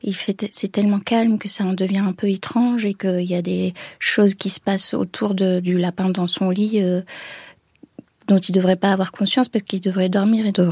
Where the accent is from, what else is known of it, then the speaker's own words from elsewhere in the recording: France; first language English; French is a second language; elle voulait absolument qu'on parle anglais, donc vu qu'on était en France, de garder ce rapport à la langue maternelle.